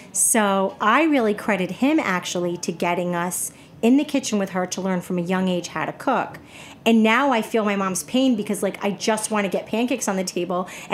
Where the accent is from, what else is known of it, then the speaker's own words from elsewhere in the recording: Westerly, Rhode Island, United States; So then we came to Rhode Island, which is where my dad was born and raised. So we grew up in Westerly, Rhode Island